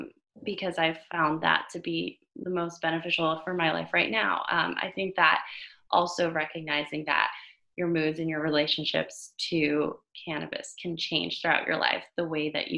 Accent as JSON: {"language": "English", "town": "Miami", "region": "Florida", "country": "United States", "tie": "born or raised there", "moved": "as an adult", "said": "growing up in Miami, it's a very blunt city, so blunts."}